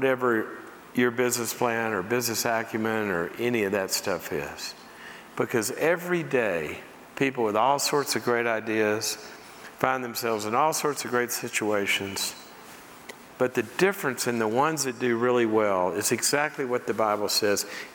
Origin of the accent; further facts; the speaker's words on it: Mississippi, United States; I grew up in Mississippi duck hunting.